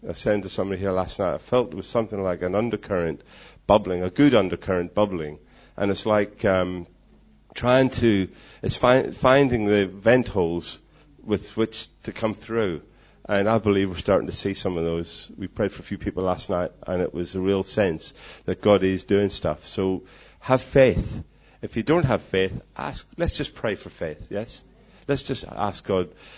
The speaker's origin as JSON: {"language": "English", "country": "Ireland", "said": "So, well, I'm not. I'm Irish"}